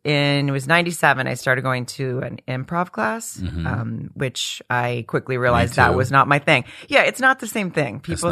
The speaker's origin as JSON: {"language": "English", "town": "Farmington", "region": "Arkansas", "country": "United States", "tie": "born or raised there", "said": "I was there from 5 years old until I graduated college, until I was 21."}